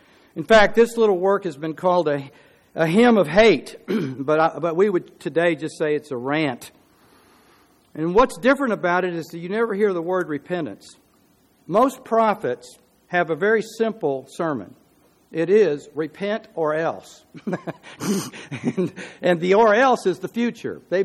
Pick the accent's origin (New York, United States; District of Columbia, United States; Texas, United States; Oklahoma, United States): Oklahoma, United States; Tulsa; I grew up in Oklahoma, and back when we first moved out there, we were at the very edge of town in Tulsa, and there was just fields.